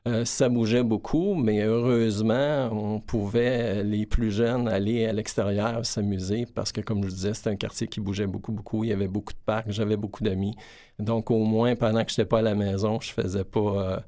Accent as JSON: {"language": "French", "town": "Montreal", "region": "Quebec", "country": "Canada", "tie": "born or raised there", "said": "Moi, je suis originaire de Montréal. J'ai vécu mon enfance à Montréal. Oui, comme vous l'avez dit, je suis originaire d'une famille de 9 enfants. Je suis l'avant-dernier. On était 3 garçons, 6 filles."}